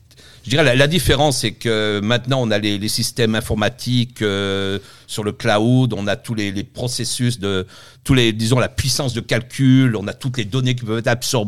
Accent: Montreal, Quebec, Canada; now in Paris, France; Je viens de Montréal, ça fait 40 ans à peu près que j'habite à Montréal.

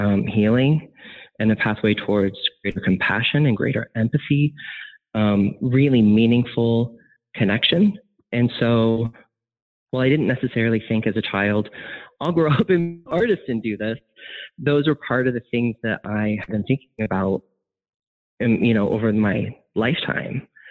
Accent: Iowa, United States; now doing an interview that's based in Des Moines, in my home state, it feels like a very impactful narrative to me

